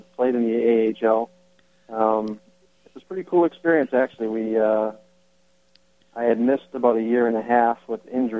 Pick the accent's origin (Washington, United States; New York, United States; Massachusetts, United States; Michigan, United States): Massachusetts, United States; Worcester; And then the second game I played was actually in Worcester, which is my hometown.